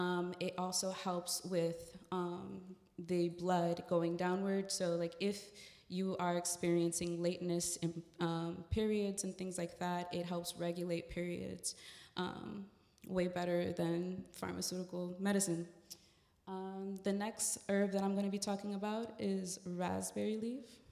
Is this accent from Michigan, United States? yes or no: no; New York, United States; Hello everyone … I'm from the Bronx, New York